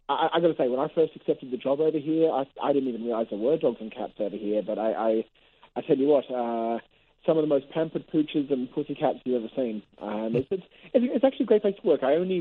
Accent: Sydney, New South Wales, Australia; also born or lived in Perth; now in Hong Kong; So I grew up in Sydney in Australia and went to university in Perth in Australia and then moved here. But I got a terrible accent because my parents were English, so I never really got a good accent from anywhere.

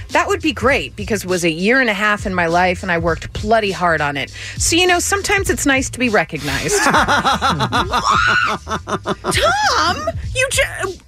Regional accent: England, United Kingdom; We've had it explained to us, so it's cool, but we don't really understand it as English people.

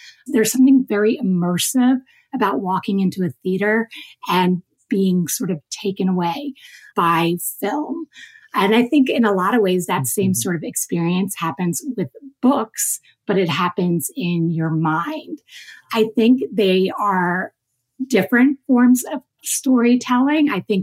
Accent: New Jersey, United States; All the weirdnesses I felt as a teenager growing up in South Jersey, I felt like I had found my tribe, my people.

